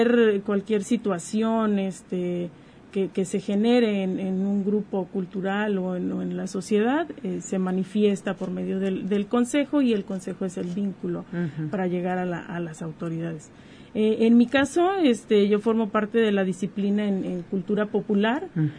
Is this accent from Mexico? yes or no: yes; El Grullo, Jalisco, Mexico; Soy originaria del Grullo.